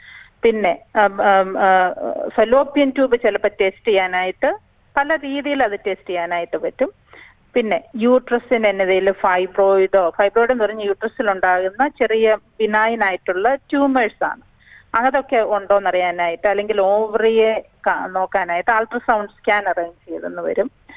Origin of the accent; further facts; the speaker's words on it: Kerala, India; നമ്മുടെ മലയാളി കുട്ടികൾക്ക് എക്സസൈസ് എന്ന് പറയുന്നത് ഒരു ഹാബിറ്റേ, പ്രത്യേകിച്ച് മൈഗ്രന്റ് കുട്ടികൾ കേട്ടോ